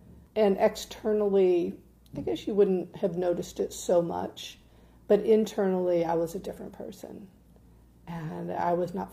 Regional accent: Indiana, United States; So we were raised in Indiana.

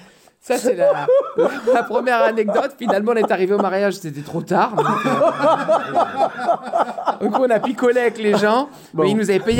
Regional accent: Sartène, Corsica, France; j'ai ma famille qui est de Corse et je dis, mais vous savez, moi, je suis de Sartène.

